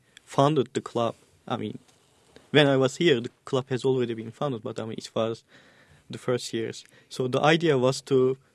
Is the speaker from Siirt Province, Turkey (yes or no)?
yes; Siirt, Siirt Province, Turkey; English is a second language; moved away as an adult; also born or lived in Istanbul / Ankara; now in United States; I'm from Siirt, even much smaller town in eastern part of Turkey. Mm-hmm. And I went to high school in Istanbul and to college in Ankara in Turkey. And then I moved here to Champaign County 6 years ago.